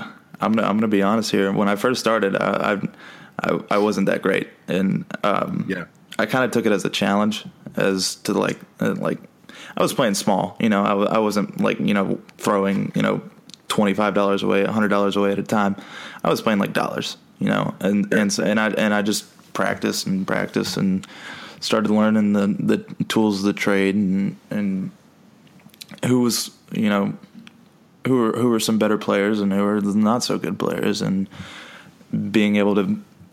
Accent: Georgia, United States; I'm from Georgia. Okay. I don't live in Atlanta, but I live basically in the suburbs of Atlanta.

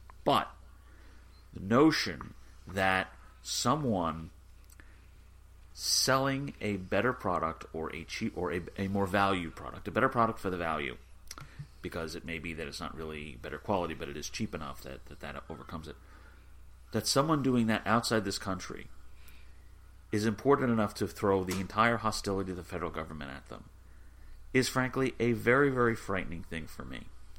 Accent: New Jersey, United States; I know that Donald Trump's shtick. I grew up with it in New Jersey.

